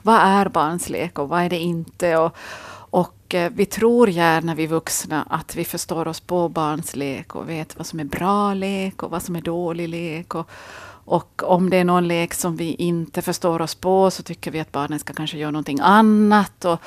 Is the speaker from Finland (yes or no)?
yes; Kristinestad, Ostrobothnia, Finland; also born or lived in Sweden; För jag tänker ändå att Vasa är min egen stad, även om jag är från Kristinestad.